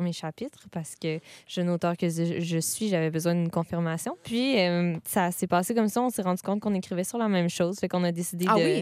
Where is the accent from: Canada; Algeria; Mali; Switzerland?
Canada; Quebec City, Quebec; Exactement.